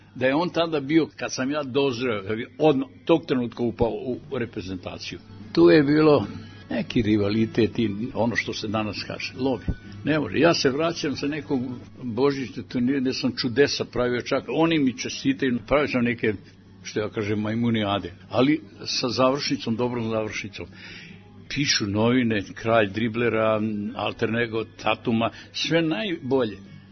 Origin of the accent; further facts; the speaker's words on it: Kikinda, Vojvodina, Serbia; Iz Kikinde.